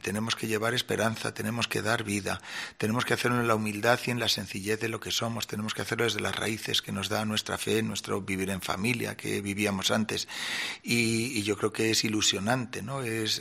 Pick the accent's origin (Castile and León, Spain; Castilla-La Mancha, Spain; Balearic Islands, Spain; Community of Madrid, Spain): Castilla-La Mancha, Spain; Albacete; aunque me coma las uvas en mi pueblo, a las 11, si no pasa nada, estoy aquí también en mi tierra.